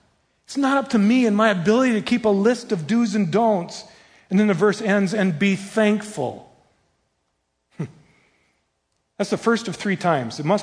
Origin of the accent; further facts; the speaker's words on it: Sheffield, United States; we drove from Minneapolis to my hometown in Sheffield